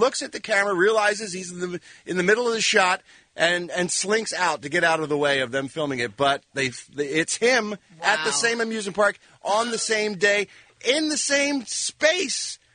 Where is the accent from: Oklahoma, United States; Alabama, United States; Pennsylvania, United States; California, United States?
Pennsylvania, United States; Philadelphia; This one struck my eye because it took place near my hometown of Philadelphia, Pennsylvania.